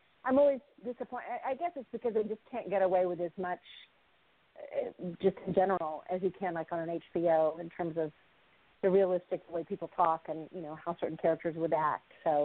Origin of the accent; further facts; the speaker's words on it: Arkansas, United States; Same with me growing up in Arkansas.